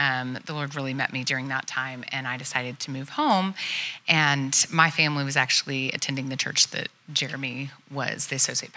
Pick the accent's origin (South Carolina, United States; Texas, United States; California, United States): Texas, United States; Uvalde; And I grew up in Uvalde, a little small town, and went to Texas Tech.